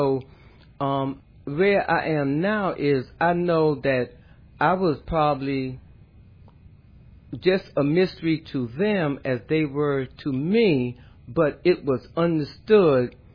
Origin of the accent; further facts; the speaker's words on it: South Carolina, United States; Well, Pastor Jerry, I grew up in Marion County, South Carolina, in the 50s, and that was totally segregated.